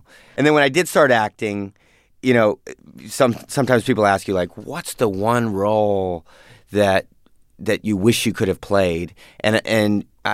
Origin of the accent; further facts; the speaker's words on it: Palo Alto, California, United States; I grew up in the Bay Area in Palo Alto, 45 minutes away from San Francisco.